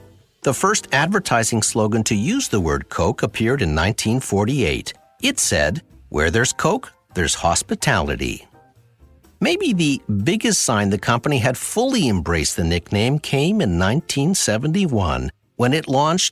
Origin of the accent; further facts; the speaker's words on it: Sudbury, Ontario, Canada; When I was about 8 years old, the NHL old-timers played a hockey game in my hometown of Sudbury.